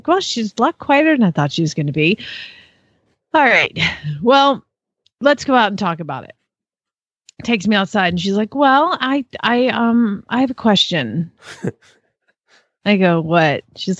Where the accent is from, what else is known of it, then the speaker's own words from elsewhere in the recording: Phoenix, Arizona, United States; from Phoenix, Arizona